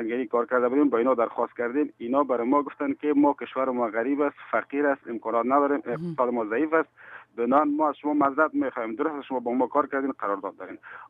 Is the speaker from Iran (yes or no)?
no; Afghanistan; moved away as an adult; now in Greece; 2 فوریه از افغانستان ما فرار کردیم، اومدیم به طرف یونان رسیدیم.